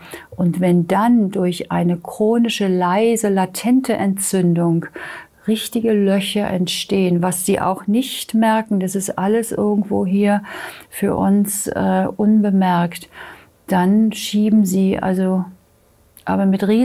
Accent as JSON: {"language": "German", "region": "Mecklenburg-Vorpommern", "country": "Germany", "tie": "born there", "said": "ich bin oben an der Ostsee geboren, am Bodden, Greifswalder Bodden, und da waren Krüppelkiefern."}